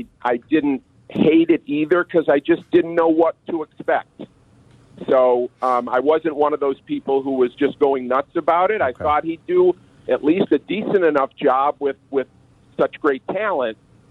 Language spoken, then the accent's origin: English; Highland Park, Illinois, United States; You know, I grew up in Highland Park. I'm not sure why I chose the Sox over the Cubs, but that's just what happened from, you know, eight, 9 years old.